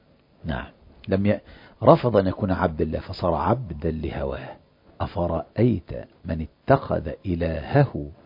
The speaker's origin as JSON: {"language": "Arabic", "country": "Egypt", "lives_now": "United States", "said": "هل تسوي بيني أنا كمصري في أمريكا وبين الأمريكي؟"}